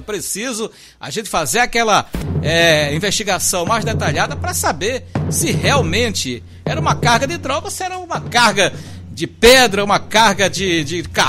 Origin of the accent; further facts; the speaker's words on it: Bequimão, Maranhão, Brazil; como se fala lá do interior do estado, mais precisamente na região lá de Bequimão. Um abraço à minha terra querida.